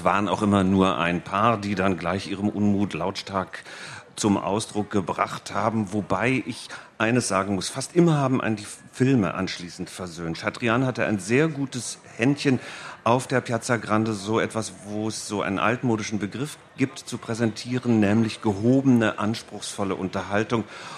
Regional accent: Germany; Ich bin ja Deutscher, ne?

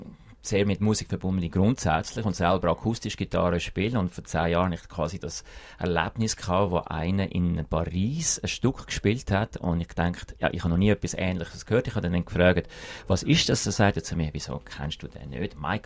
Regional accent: Switzerland; wir sind glaube grundsätzlich als Schweizer nicht das Volk, das so einen Star-Kult pflegen.

